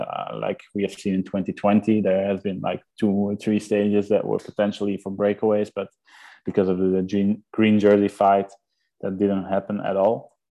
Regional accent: Leuven, Flanders, Belgium; I think that was the disadvantage of racing in Leuven, in my hometown.

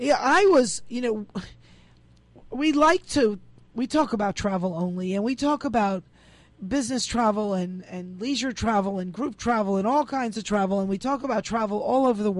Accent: Maryland, United States; born there; But you see, I count myself in because I was born in Maryland. So while it's not all that far south, it is a Southern mentality.

